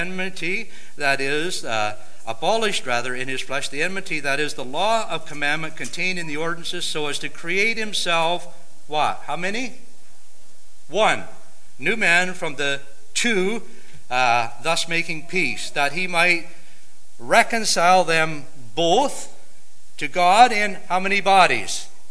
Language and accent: English; Canada; I'm a Christian living in Canada, yes, and I'm Canadian by nationality